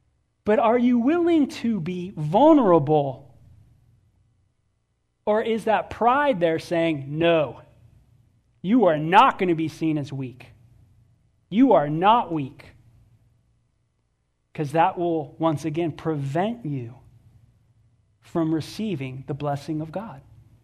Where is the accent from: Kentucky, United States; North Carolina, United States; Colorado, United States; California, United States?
California, United States; Bo's background and growing up in the Valley of San Fernando and stuff like